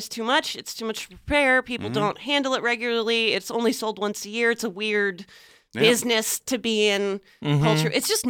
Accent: California, United States; I'm from California.

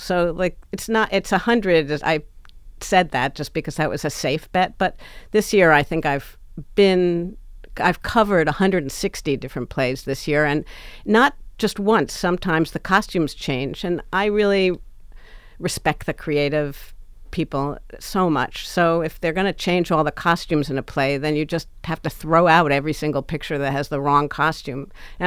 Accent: New York City, New York, United States; I grew up in New York City. I went to shows all the time with my family.

